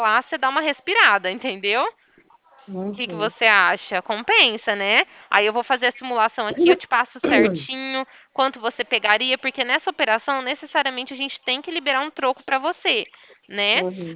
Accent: Ribeirão Preto, São Paulo, Brazil; não sou de Guarapuava, eu sou de Ribeirão Preto, estado de São Paulo

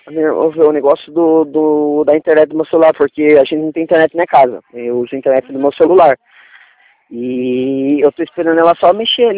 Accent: Itapetininga, São Paulo, Brazil; Eu sou de Itapetininga.

